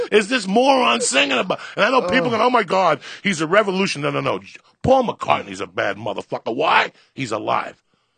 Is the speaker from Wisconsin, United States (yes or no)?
no; New Jersey, United States; Dad, I'm from Jersey.